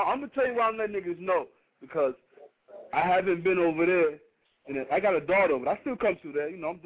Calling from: New York, United States; I'm in New York.

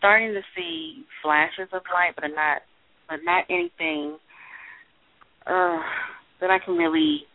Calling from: Maryland, United States; Calling from Maryland.

